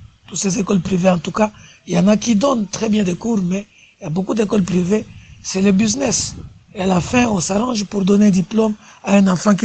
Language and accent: French; Kisantu, Kongo Central, DR Congo; Je prends le petit exemple ici chez nous à Kisantu.